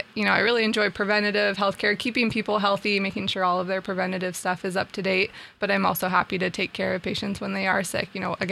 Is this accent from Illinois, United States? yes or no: no; Elkhorn, Nebraska, United States; also born or lived in Omaha; Well, I'm originally from Omaha, grew up in Elkhorn, went to Elkhorn High School, did my undergrad at University of Nebraska Lincoln